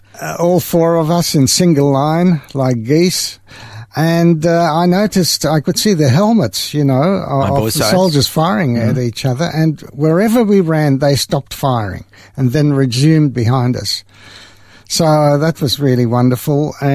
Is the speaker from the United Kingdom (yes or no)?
no; Hungary; English is a second language; she tried to say, because she knew a little bit of French, that we are from Hungary. And the soldiers thought we were hungry.